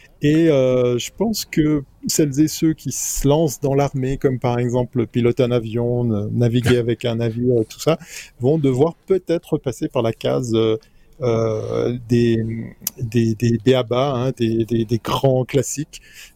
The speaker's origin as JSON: {"language": "French", "country": "Switzerland", "said": "je suis neutre, je suis suisse, donc..."}